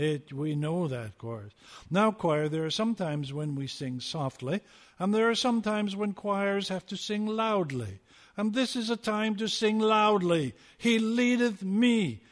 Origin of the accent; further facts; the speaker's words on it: Vancouver, British Columbia, Canada; I grew up in South Vancouver, 43rd Avenue, right across from John Oliver High School. In fact, very close to Mountain View Cemetery.